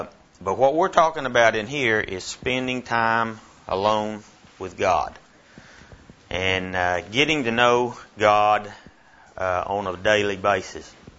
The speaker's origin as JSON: {"language": "English", "town": "Frederick", "region": "Oklahoma", "country": "United States", "said": "I'm from Frederick, Oklahoma. I'm a farmer over there."}